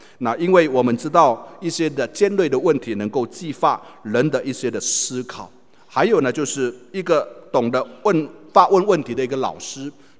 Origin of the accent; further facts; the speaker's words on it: Indonesia; 我是印尼的华人。那我在从小就在印尼长大